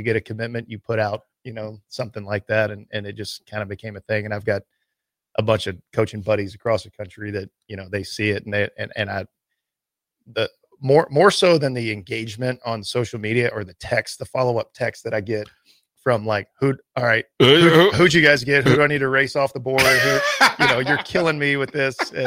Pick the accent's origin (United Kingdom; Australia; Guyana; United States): United States; Round Rock, Texas; also born or lived in Houston; I grew up in Round Rock, which is just north of Austin.